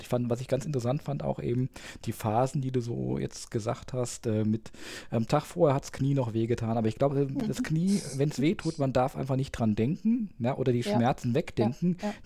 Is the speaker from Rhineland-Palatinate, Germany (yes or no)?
yes; Langenlonsheim, Rhineland-Palatinate, Germany; ich komme, bin aufgewachsen in Langenlonsheim an der Nahe, das ist eine schöne Weingegend